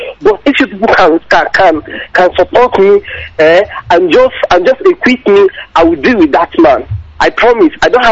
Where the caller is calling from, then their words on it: Aba, Abia, Nigeria; I'm calling from Aba, Abia State in Biafra land.